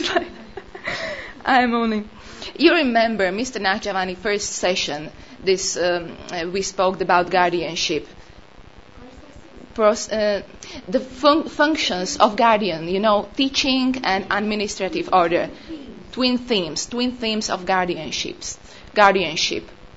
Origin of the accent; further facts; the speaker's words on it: Slovakia; English is a second language; She's from Italy, I am from Slovakia. We both speak English